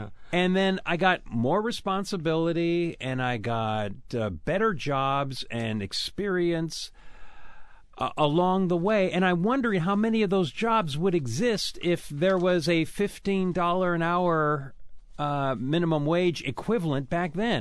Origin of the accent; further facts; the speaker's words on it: Seattle, Washington, United States; I come at it from where I grew up. I grew up in West Seattle.